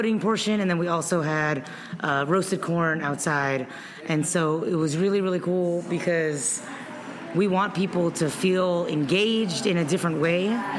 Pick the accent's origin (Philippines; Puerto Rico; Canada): Philippines; now in Minnesota, United States; right away when I moved to Minnesota, I didn't really realize how different my culture could be. I'm Filipina.